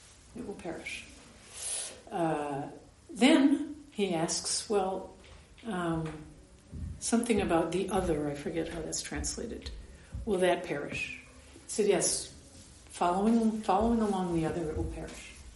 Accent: United States; I grew up in America in a big Jewish community

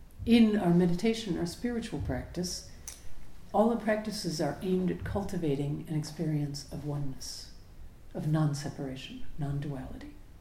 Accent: United States; now in France; Of course, I'm an American cooking a French meal, but I've lived here so long that I'm probably as much French

